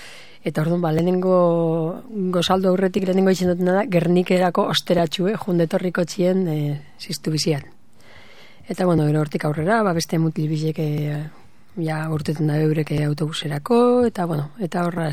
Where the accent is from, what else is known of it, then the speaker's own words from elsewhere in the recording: Ibarrangelu, Basque Country, Spain; also born or lived in Bilbao; Deuston jaio nintzen, baina batez be Ibarran gelutartzako dekot neure burue. Ze aman baserrien bizinaz, ama jaio esan baserrien